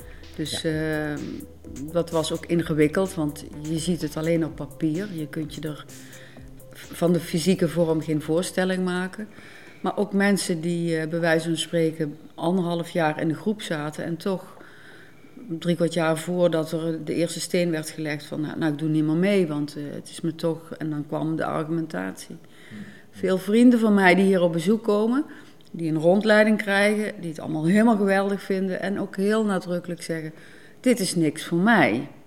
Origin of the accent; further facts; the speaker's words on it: Limburg, Netherlands; born there; also born or lived in Nijmegen / Malden; Ik ben hier wel geboren in Limburg, maar ik heb heel lang in Nijmegen en omstreken gewoond, in met name Malden.